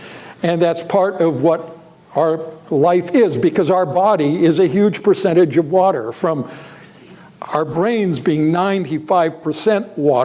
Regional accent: Pacific Northwest, United States; Now, it may have been because I was brought up in the Pacific rainforest up in the Pacific Northwest

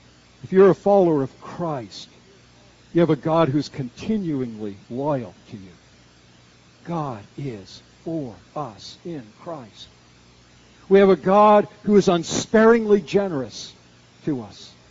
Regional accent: Vancouver, British Columbia, Canada; as a little boy, or a younger person up in Vancouver, up in Canada, we didn't get cold very often, but being a Canadian, we loved to play hockey.

